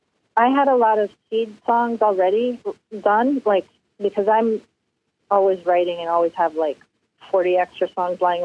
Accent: Colorado, United States; So, and I grew up in Colorado, so we would take these trips high up into the mountains backpacking

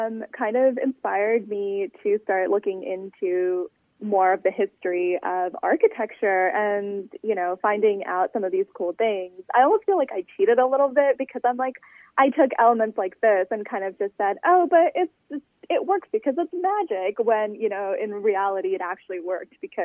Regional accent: California, United States; I was really aware of the fact that I'm Indian American. And, you know, I've spent most of my life in California, which is where I grew up.

